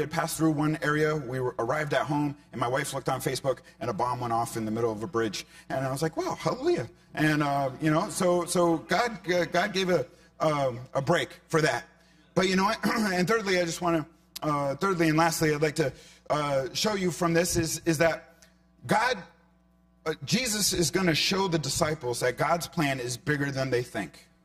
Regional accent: Hartford, Connecticut, United States; I grew up in Hartford, Connecticut.

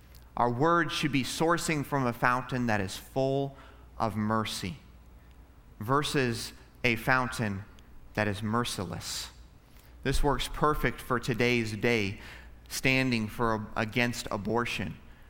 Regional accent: Alaska, United States; I grew up in Alaska, and in Alaska, there was no North versus South.

